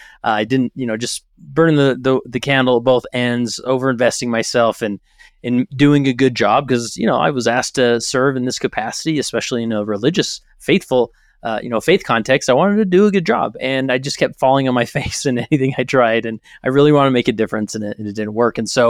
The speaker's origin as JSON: {"language": "English", "town": "West Valley City", "region": "Utah", "country": "United States", "tie": "born or raised there", "said": "So I'm born and raised, I'm a Utah boy. I grew up in West Valley City, Utah, which is the west side essentially of the Salt Lake Valley."}